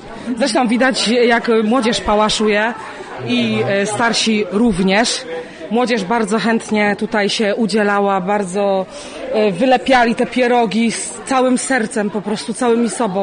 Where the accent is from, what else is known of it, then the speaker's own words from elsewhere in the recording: Mokre, Łódź Voivodeship, Poland; Jesteśmy z Mokrego, ze wsi Mokre, tutaj powiat pajęczański.